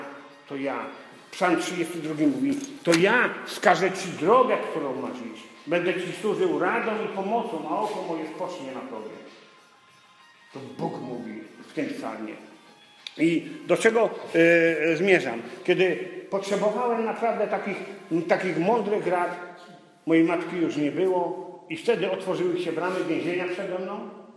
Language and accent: Polish; Kutno, Łódź Voivodeship, Poland; Urodziłem się w bogatej rodzinie. Moi rodzice byli jednymi z najbogatszych ludzi w Kutnie.